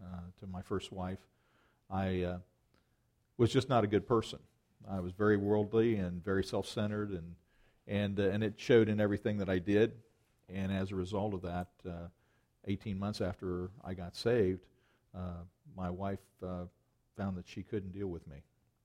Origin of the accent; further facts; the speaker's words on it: Stockport, Ohio, United States; I'm from Stockport, Ohio.